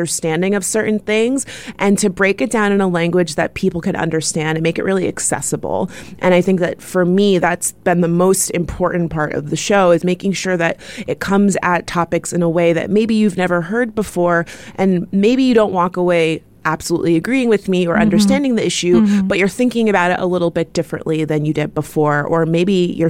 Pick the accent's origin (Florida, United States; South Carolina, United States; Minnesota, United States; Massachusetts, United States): Florida, United States; my personal experience growing up in South Florida, oftentimes being the only Black person in my school or at work